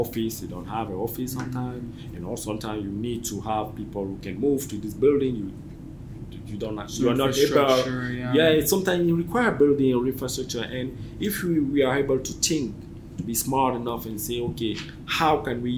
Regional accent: Cameroon; born there; You know, I come from Africa. I was born in Cameroon

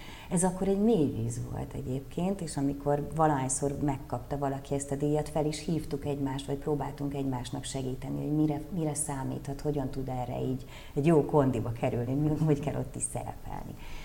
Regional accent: Hungary; És akkor magyarként egy picit olyan egyszerre olyan magányos érzés volt, tehát nem volt kint annyi magyar, mint amennyi francia mondjuk

